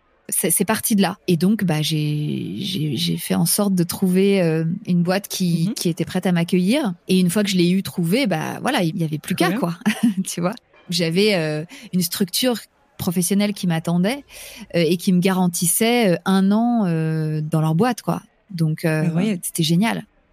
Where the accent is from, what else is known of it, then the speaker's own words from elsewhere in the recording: Paris, Île-de-France, France; Et pourtant, comme tu dis, je suis parisienne et donc j'avais déjà la pratique des loyers parisiens